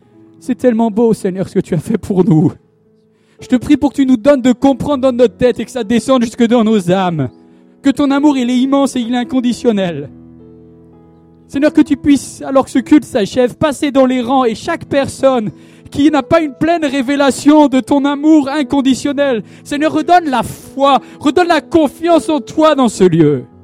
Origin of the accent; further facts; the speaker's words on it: Brittany, France; Moi, je viens de Bretagne, les amis.